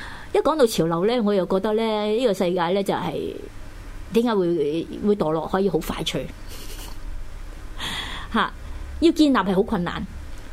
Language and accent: Cantonese; Hong Kong; 喺香港吓、啊，我哋香港人，香港系我哋嘅根，我哋嘅土地吓、啊